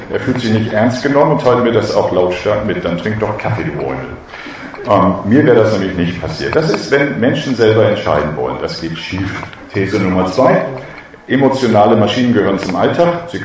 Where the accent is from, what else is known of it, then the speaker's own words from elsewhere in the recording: Schleswig-Holstein, Germany; Ich bin ja aus Ostholstein, ich darf das sagen.